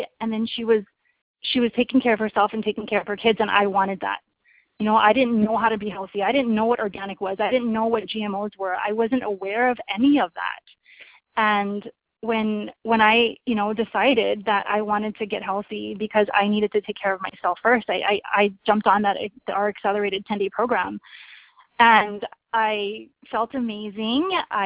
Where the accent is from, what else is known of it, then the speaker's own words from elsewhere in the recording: Kailua, Hawaii, United States; Lawrence and I, we are from Kailua, Hawaii, and we have four kids